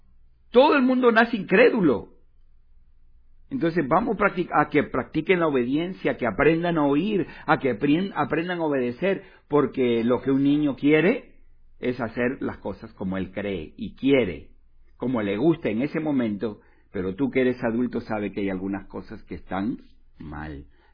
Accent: Peru; En Perú tenemos más mezcla indígena

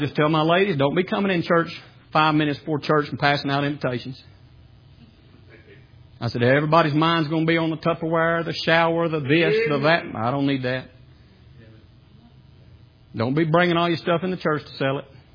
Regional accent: Alabama, United States; You know, when I was growing up in Alabama, they had blue laws. Everything shut down on Sunday.

